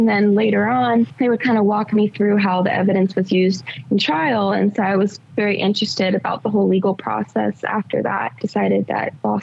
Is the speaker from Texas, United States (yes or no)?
no; Lynchburg, Virginia, United States; I'm originally from Lynchburg, Virginia, which is a smaller town in Virginia, right below Charlottesville, Virginia